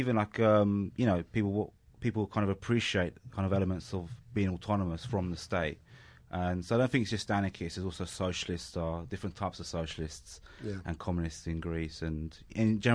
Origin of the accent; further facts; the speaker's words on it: London, United Kingdom; also born or lived in Italy; obviously I'm from Italy, but grew up in London